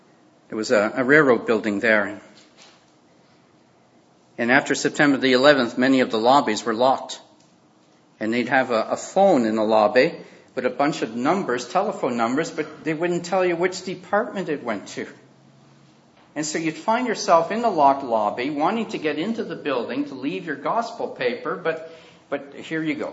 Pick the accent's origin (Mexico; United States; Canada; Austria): Canada; And you say, sir … I come from Canada. I write a Christian paper for railroad employees.